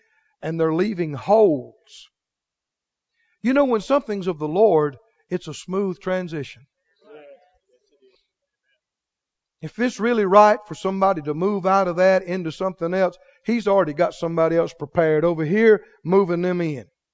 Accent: Mississippi, United States; And I'm from Mississippi, and I'm used to seeing, you know, varmints and critters around.

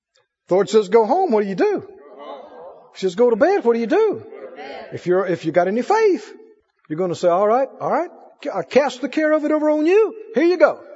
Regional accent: Mississippi, United States

